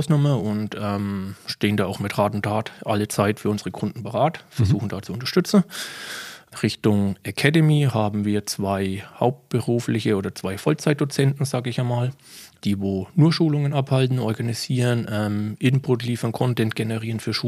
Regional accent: Bavaria, Germany; wir hier oder bei ARD Deutschland aus den Franken kommen. Man hört es mir wahrscheinlich auch

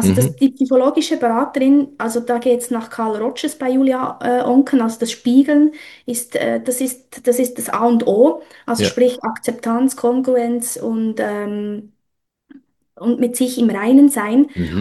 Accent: Bern, Switzerland; now in Eastern Switzerland, Switzerland; Und ich kam in die Ostschweiz, ich bin in Bern aufgewachsen, kam in die Ostschweiz wegen der Liebe

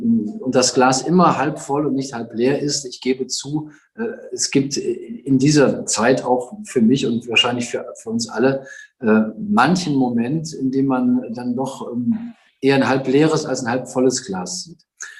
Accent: Rhineland, Germany; wir sind Rheinländer

